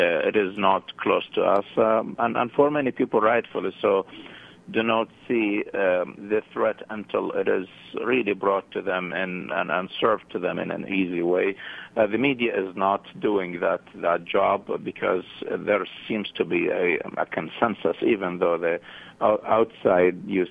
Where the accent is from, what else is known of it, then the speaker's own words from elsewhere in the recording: Iraq; I was coming from Iraq, and I was there in the middle of the deep crisis when ISIS took Mosul over, and I was there walking among people as an Iraqi through three provinces